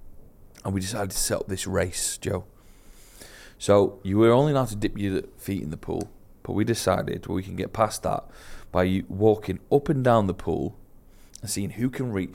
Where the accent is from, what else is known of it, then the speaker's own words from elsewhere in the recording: Manchester, North West England, United Kingdom; And they know we're from Manchester.